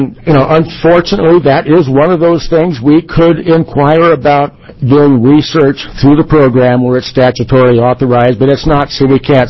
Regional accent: Williams, Oregon, United States; I'm from Williams, Oregon.

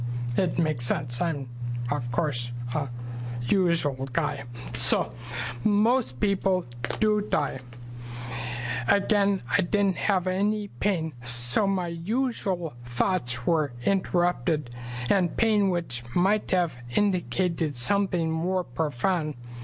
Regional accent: Lincoln City, Oregon, United States; I'm from Lincoln City on the coast.

